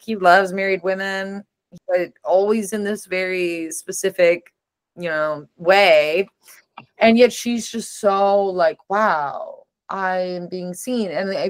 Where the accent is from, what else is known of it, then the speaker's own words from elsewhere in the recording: Oklahoma, United States; I grew up right outside of Tulsa, public education system.